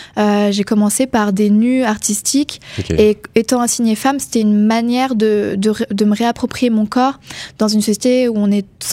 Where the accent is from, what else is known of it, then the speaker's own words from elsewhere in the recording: Grand Est, France; j'ai 23 ans, je viens des Vosges